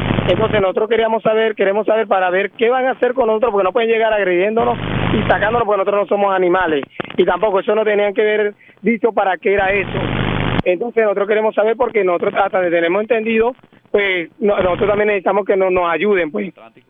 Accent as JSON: {"language": "Spanish", "country": "Venezuela", "said": "Pues como somos venezolanos, no tenemos derecho a reclamar en ningún lado."}